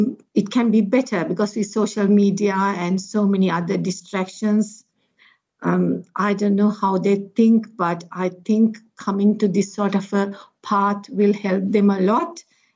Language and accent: English; Southend-on-Sea, East of England, United Kingdom; Yeah, I'm from South End in Essex.